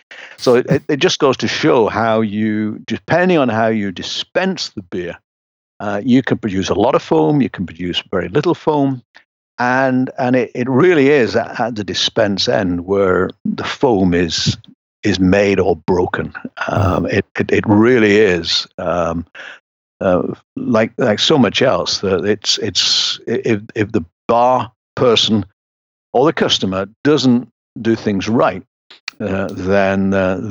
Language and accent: English; England, United Kingdom; And being English, I like my full pint